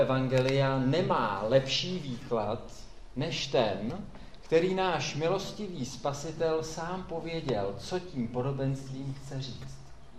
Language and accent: Czech; Husinec, South Bohemian Region, Czechia; Vyrostl jsem v Husinci. Z okna svého pokojíčku jsem se díval přímo do zahrady Husova domku.